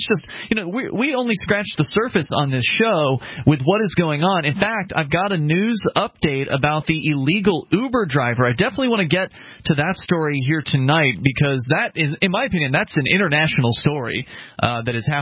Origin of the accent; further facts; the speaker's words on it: Florida, United States; because I'm from Florida, and, you know, I get cold if it's, like, below 70 degrees.